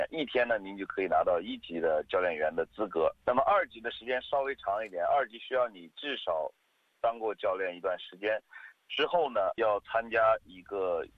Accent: Australia; also born or lived in Urumqi, China; 很小的时候来到这，12岁半、13岁的时候来到澳洲，可以说是在这边长大的一个孩子。父母刚来的时候是在餐馆打工

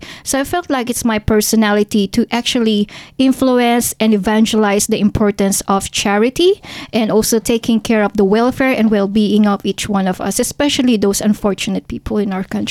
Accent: Manila, Metro Manila, Philippines; I'm going to be visiting the Tondo Manila as well, because I'm from Manila

